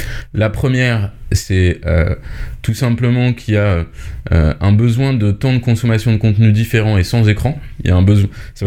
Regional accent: Brittany, France; Je suis breton, j'ai 37 ans, 2 enfants, breton d'origine

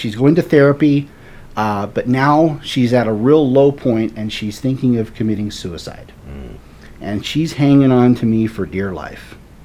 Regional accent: Florida, United States; now in Utah, United States; Well, I have lived in Utah for the better part of 30 years.

